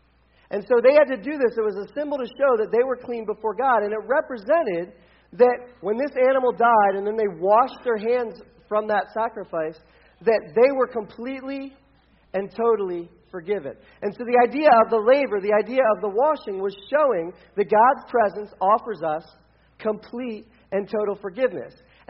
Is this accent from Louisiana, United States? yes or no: no; Delaware, United States; I'm from Delaware.